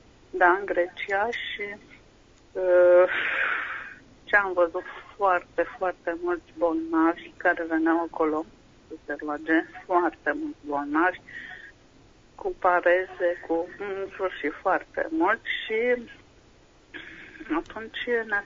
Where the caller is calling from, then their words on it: Bucharest, Romania; Bună seara. Sunt din București